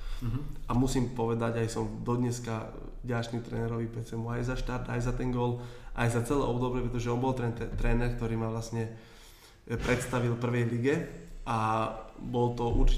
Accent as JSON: {"language": "Slovak", "town": "Bratislava", "region": "Bratislava Region", "country": "Slovakia", "tie": "born or raised there", "said": "Ja som rodený Bratislavčan, úplne hrdý"}